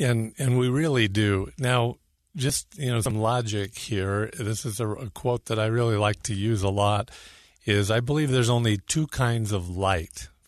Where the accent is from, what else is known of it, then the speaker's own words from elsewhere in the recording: California, United States; now in Utah, United States; It was I never thought, so I'm a Californian, and a lot of people, you know, take a little bit nervous about, oh, no, not another California.